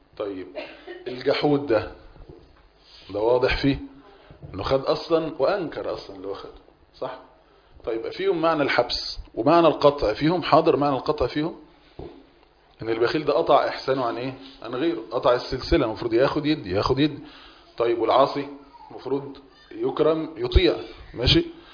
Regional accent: Egypt; يعني احنا مصريين مش كلمة مش مألوفة يعني بالنسبة لنا

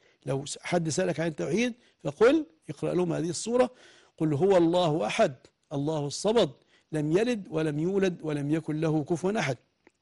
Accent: Egypt; فطبعا لما أصبح ما عندناش مساحة لهذا الأمر اللي عندنا في مصر بصفة عامة،

